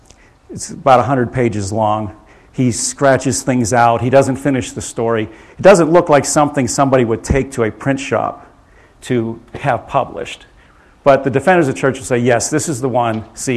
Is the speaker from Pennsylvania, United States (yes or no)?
yes; Pittsburgh, Pennsylvania, United States; I'm actually from Pittsburgh myself. That's where my family got converted and where we all deconverted.